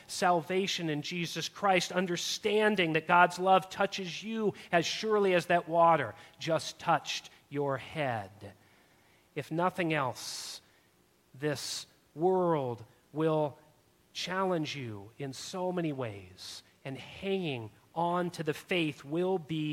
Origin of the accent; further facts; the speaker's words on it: California, United States; also born or lived in Massachusetts; After growing up in California, I attended a college out in northeast Massachusetts, and I came to know a new kind of pain, the pain of a northeast winter.